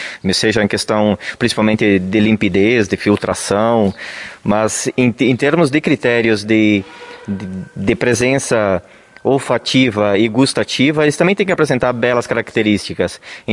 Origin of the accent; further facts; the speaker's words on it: Lagoa Vermelha, Rio Grande do Sul, Brazil; Sim, eu sou natural aqui de Lagoa Vermelha … sou natural aí da Campina, do sítio do Erval.